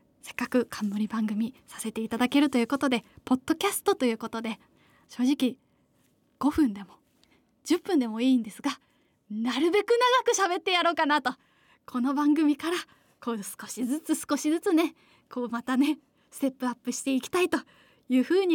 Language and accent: Japanese; Sapporo, Hokkaido, Japan; moved away as an adult; also born or lived in Tokyo; now in Osaka, Japan; 出身は、北海道の札幌市です。生まれたのは東京らしいんですけど、本当に生まれてすぐ札幌市に移り住んだので、もう全然東京の記憶はないですね。まあ、北海道で、18年間育ちまして、紆余曲折ありまして、今は大阪で 舞台役者をしながら